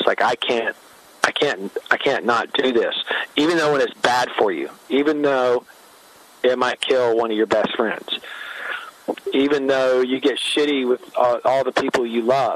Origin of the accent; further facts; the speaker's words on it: Mississippi, United States; I grew up in Mississippi with a very, very small family.